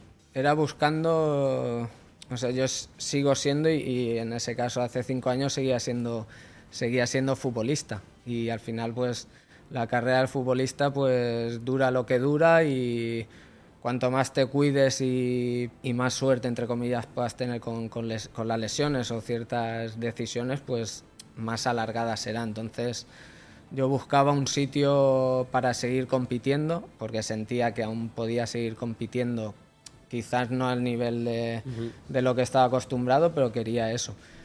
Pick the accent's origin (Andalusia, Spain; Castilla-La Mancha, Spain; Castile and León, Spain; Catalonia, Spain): Castilla-La Mancha, Spain; Fuentealbilla; Evidentemente que Albacete, Fuentealbilla, mi pueblo